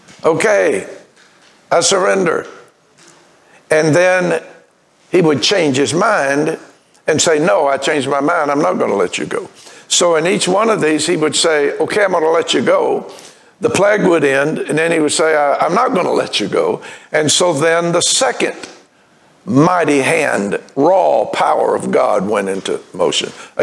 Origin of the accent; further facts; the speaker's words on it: Arkansas, United States; I grew up in Arkansas, and I tell you, gnats are demonic